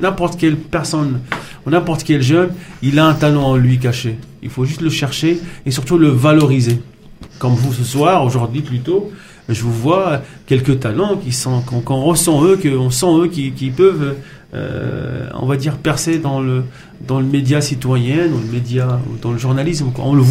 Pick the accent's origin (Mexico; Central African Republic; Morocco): Morocco; now in France; parce que moi je viens du Maroc, hein, je ne suis pas né ici